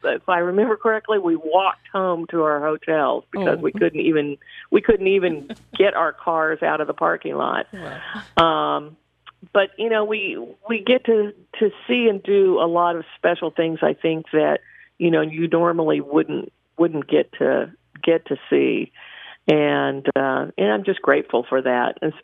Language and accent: English; Hobbs, New Mexico, United States; You know, growing up in Hobbs when I did, I didn't even know that this existed, that this career existed.